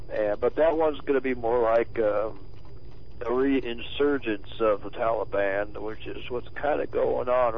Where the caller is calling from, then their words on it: Delta, Utah, United States; I'm calling from Delta.